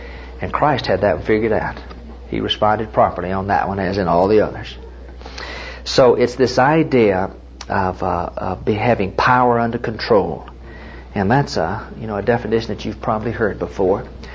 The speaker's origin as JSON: {"language": "English", "region": "Tennessee", "country": "United States", "said": "I came from Tennessee, and it's the idea in Tennessee of where the TVA, Tennessee Valley Authority, they dammed up water and so forth."}